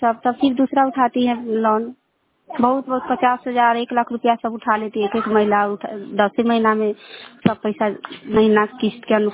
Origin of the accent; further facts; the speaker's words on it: Chandwara, Jharkhand, India; मैं चंदवारा की रहने वाली हूँ, कस्तहा पंचायत।